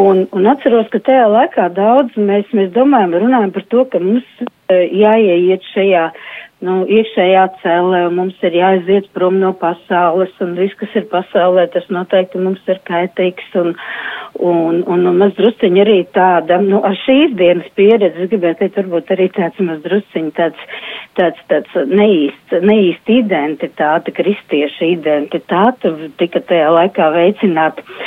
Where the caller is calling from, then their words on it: Liepaja, Courland, Latvia; no Liepājas un esmu arī lai Dominikāņa ordeņa māsa